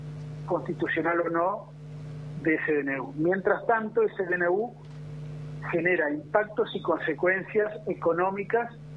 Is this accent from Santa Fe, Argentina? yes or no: no; Córdoba, Argentina; Recién cuando empezamos de Córdoba Capital.